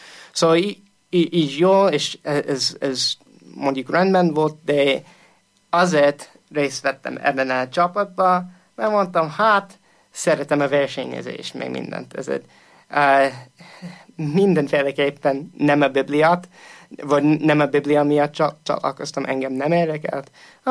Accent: Indiana, United States; also born or lived in Pennsylvania; egy keresztény családban nőttem föl, és Pennsylvaniában születtem. De amikor 8 éves voltam, elköltöztünk Pennsylvaniából, Indiánába, egy apukám új munkahelye miatt.

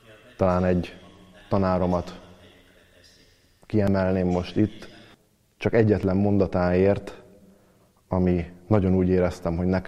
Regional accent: Tatabánya, Komárom-Esztergom, Hungary; Tatabányán születtem, Tatabányán nőttem föl, majd Esztergomban végeztem a gimnáziumot, a Ferences gimnáziumban

